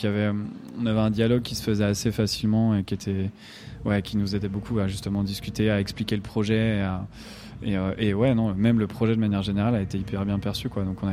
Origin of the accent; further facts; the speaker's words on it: Angers, Pays de la Loire, France; Je viens d'Angers et tout, c'était pas la grosse scène de la musique électronique, surtout à l'époque.